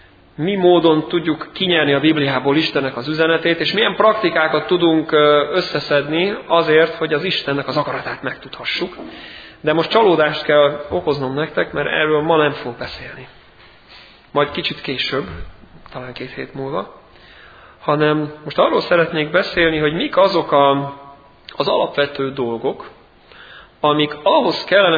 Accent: Budapest, Hungary; also born or lived in Sopron; amikor Budapesten nőttem föl, elvezetett az Úr engem, vagy elmentünk Sopronba

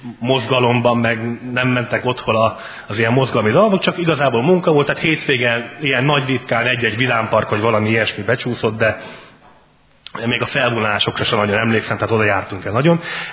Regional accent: Székesfehérvár, Fejér, Hungary; born there; now in Szombathely, Hungary; Én Székesfehérváron születtem elég fiatalon, és csak az idők múlásával ide Szombathelyre kerültem. Körülbelül most már 7 éve feleségemmel itt élünk Szombathelyen.

